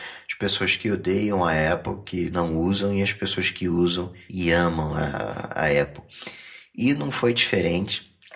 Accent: Rio de Janeiro, Brazil; Eu hoje tenho 33 anos, sou do Rio de Janeiro

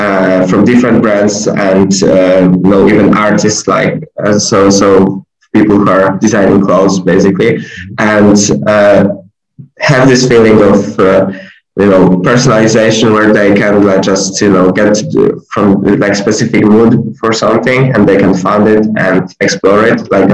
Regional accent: Wadowice, Lesser Poland, Poland; I'm originally not from Krakow. I'm originally from Wadowice town. So it's very small town. And for high school, I decided to go to the Krakow for high school.

